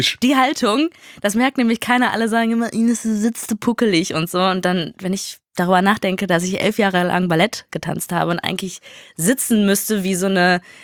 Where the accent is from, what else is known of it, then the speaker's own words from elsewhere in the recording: Berlin, Germany; Ich komme aus Berlin.